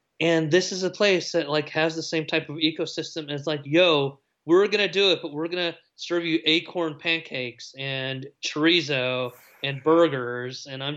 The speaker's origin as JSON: {"language": "English", "region": "Texas", "country": "United States", "said": "because I'm from Texas, the first time I went there, I was just like, I don't understand. This beef doesn't taste like Texas"}